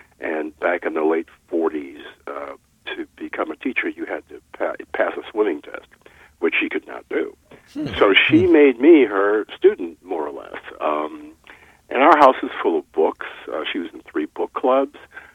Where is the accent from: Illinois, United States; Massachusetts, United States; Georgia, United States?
Illinois, United States; Evanston; Now, the thing about my growing up in Evanston, I could talk about that for quite a long time.